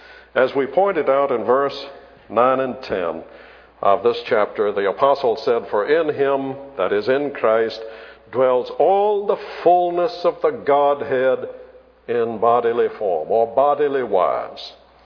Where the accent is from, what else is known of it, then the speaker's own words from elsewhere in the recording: Charleston, South Carolina, United States; When I was a young boy growing up in Charleston, of course I became acquainted with the half houses there.